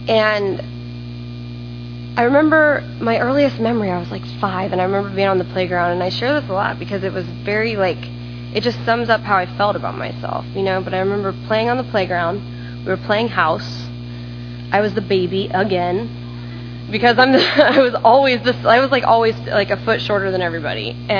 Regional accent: United States; But I grew up in Polk County. Polk County, whoop whoop.

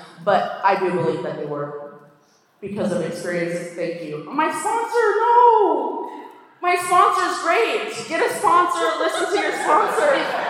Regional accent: Minnesota, United States; I'm from Minnesota, by the way.

